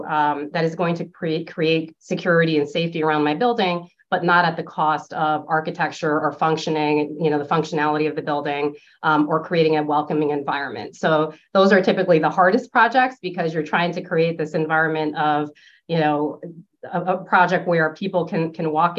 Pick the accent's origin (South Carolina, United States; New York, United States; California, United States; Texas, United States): New York, United States; New York City; So when I was a teenager, I felt, and I grew up in New York City, so I really felt this appreciation for the built environment and just how cities worked